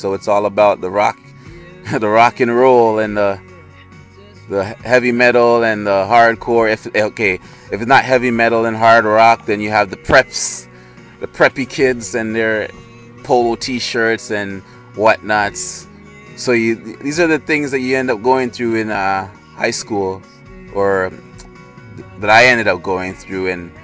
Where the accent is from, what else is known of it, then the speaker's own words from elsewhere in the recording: Toronto, Ontario, Canada; born there; of being of Jamaican background, Jamaican descent, though I am born in Canada. But Toronto, T.O, has a huge population of Jamaican immigrants. I'm second generation, my parents are those from the first generation.